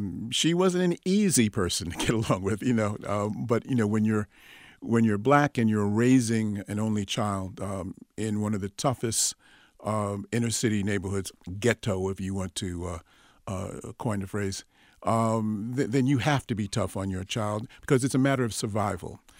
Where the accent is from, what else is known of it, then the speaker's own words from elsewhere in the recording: Brooklyn, New York, United States; But it was interesting growing up in Brooklyn during that time, and there was always a tension, always something happening.